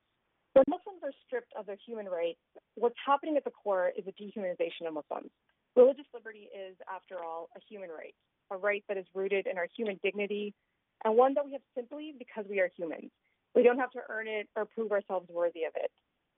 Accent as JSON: {"language": "English", "town": "Miami", "region": "Florida", "country": "United States", "tie": "born or raised there", "said": "my hometown of Miami, Florida."}